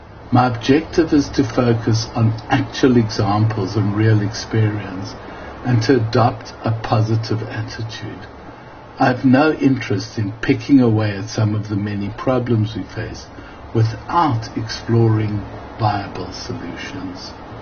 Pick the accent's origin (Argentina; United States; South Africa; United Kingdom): South Africa; The podcast will also explore my evolution as a South African activist. I've used digital technology in the fight against apartheid.